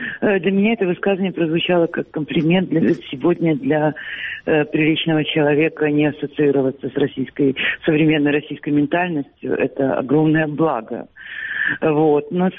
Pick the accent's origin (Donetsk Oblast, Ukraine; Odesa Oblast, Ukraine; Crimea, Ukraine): Crimea, Ukraine; потому что я как украинская гражданка и как крымчанка имею полное право говорить о своей родине.